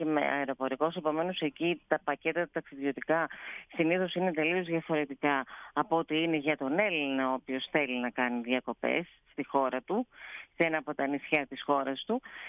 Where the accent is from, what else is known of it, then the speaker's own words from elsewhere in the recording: Argostoli, Ionian Islands, Greece; Αργοστόλη από εδώ είναι και η καταγωγή μου, από το Αργοστόλη.